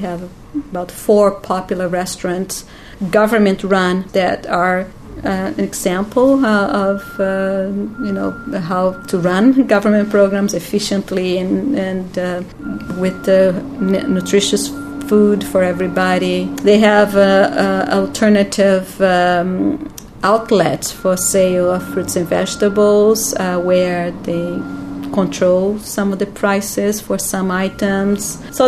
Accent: Brazil; I am from Brazil

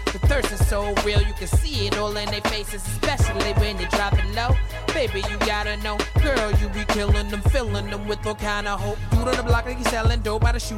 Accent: Atlanta, Georgia, United States; now in Boston, United States; I said internets, you know, just like an old Southern boy. You don't know I'm from Atlanta, Georgia, so that's how we get down. And by the way, it's so cold up here in Boston, man.

